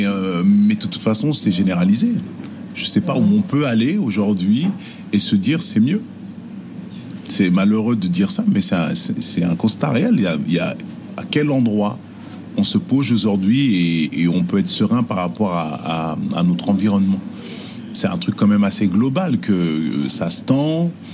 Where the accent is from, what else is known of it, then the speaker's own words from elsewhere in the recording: France; je suis français